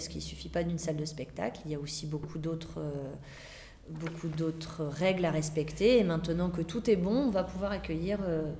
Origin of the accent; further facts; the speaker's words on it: Grand Est, France; puisque moi je viens de Champagne-Ardenne, ça me manquait énormément.